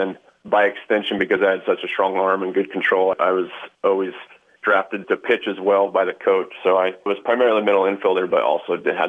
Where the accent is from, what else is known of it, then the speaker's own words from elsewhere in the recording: Aztec, New Mexico, United States; So I was born and raised in Aztec. I'm an Aztec kid. My folks actually were both born and raised here as well.